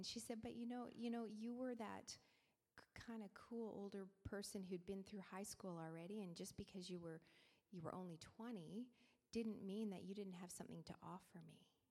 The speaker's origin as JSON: {"language": "English", "town": "Stratford", "region": "Ontario", "country": "Canada", "tie": "born or raised there", "said": "I was born and raised in Stratford, Ontario, and in fact graduated from the high school I work in."}